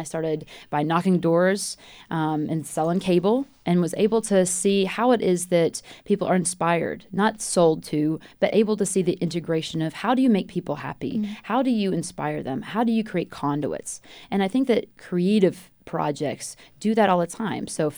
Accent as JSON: {"language": "English", "region": "South Carolina", "country": "United States", "said": "I'm from South Carolina, so we're very mindful of that."}